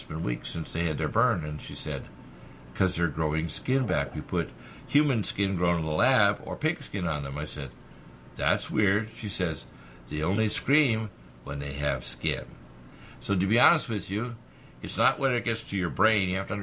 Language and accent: English; Canada; moved away as an adult; also born or lived in Detroit, United States; now in United States; See, you got to remember, I was born in Detroit, but the first 20 years or so of my life was in Canada, so I'm basically like a stealth American.